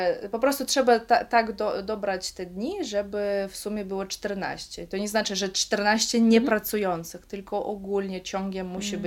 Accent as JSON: {"language": "Polish", "town": "Kaliningrad", "region": "Kaliningrad Oblast", "country": "Russia", "said": "ogólnie jesteśmy z Kaliningradu, to jest ta nasza ekipa z dzieciństwa"}